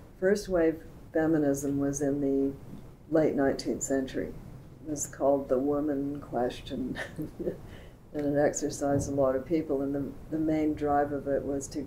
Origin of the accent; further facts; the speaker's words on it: Canada; It wasn't my experience as a Canadian person